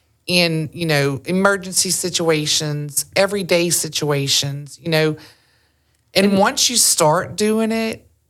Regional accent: Wharton, Texas, United States; It was such good times growing up in Wharton.

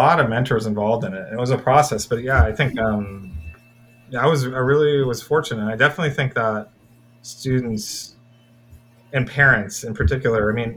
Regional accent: India; I mean, you have to keep in mind that, you know, I'm Indian, right?

